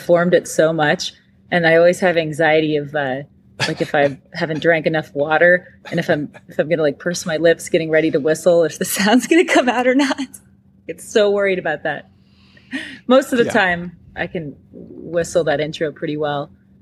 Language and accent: English; Ohio, United States; I'm from Ohio originally